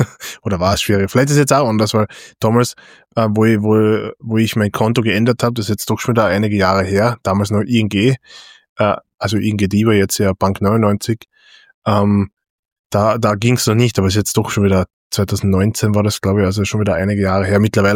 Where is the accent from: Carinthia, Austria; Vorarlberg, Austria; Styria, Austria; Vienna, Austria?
Carinthia, Austria; Feldkirchen; also ich komme aus Feldkirchen ursprünglich